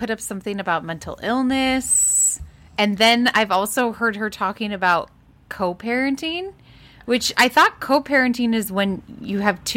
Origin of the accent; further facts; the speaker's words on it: California, United States; Okay, as a Californian that lives in San Francisco, like, what we do here is way different than a lot of places.